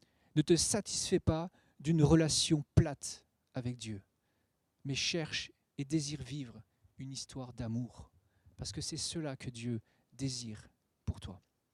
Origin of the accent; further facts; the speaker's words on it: France; mais nous, en tant que Français, je ne crois pas que ce soit concevable